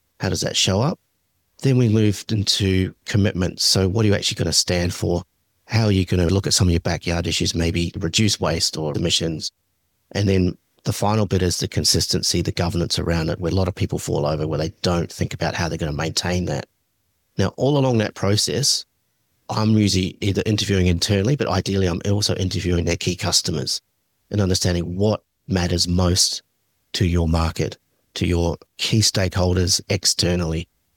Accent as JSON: {"language": "English", "country": "New Zealand", "tie": "born or raised there", "said": "growing up in New Zealand."}